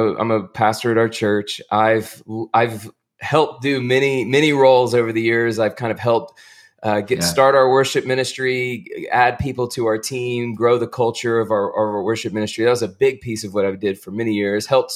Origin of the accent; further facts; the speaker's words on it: Marietta, Georgia, United States; I grew up here in Marietta, Georgia, and it's where I live now, and which is just a suburb of Atlanta